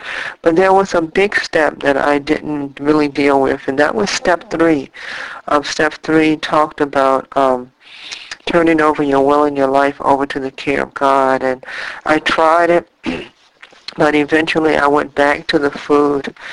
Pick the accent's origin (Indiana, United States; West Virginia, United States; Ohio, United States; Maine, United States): Indiana, United States; moved away; also born or lived in Texas; We had moved down to Texas, and I am from Indiana, and I was struggling with food again.